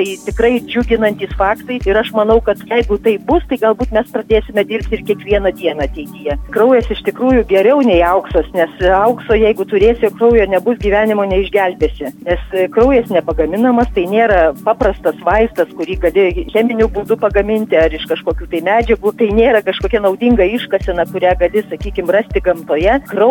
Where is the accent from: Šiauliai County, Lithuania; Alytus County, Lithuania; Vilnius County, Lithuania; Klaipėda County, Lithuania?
Alytus County, Lithuania; Alytus; nes aš pati esu alytiškė